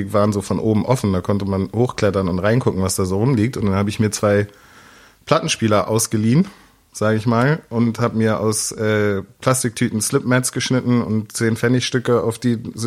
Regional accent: Hamburg, Germany; der Einzige, der wirklich in Eimsbüttel geboren ist. Oder in Eimsbüttel aufgewachsen ist, geboren bin ich in Altona. Der einzig Reale sozusagen. Aber Hamburger bin ich auf jeden Fall, ja.

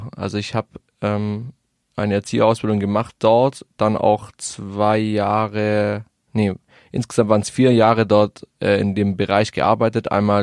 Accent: Isny im Allgäu, Baden-Württemberg, Germany; born there; Ganz genau in Isny im Allgäu. Genau, das ist so, glaube ich, eine halbe Stunde vom Bodensee entfernt. Neben Ravensburg, zwischen Kempten und Ravensburg, kann man eigentlich sagen.

